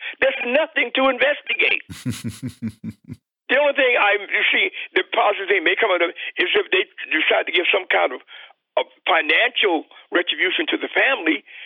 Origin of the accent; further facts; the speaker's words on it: Tuskegee, Alabama, United States; I grew up in Tuskegee, Alabama. Fortunately, I grew up in a county that was about 90% black.